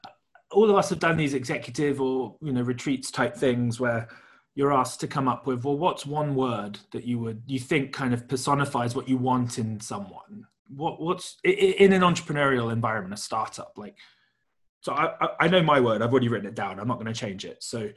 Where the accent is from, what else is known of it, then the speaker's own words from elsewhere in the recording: United Kingdom; I guess I'm British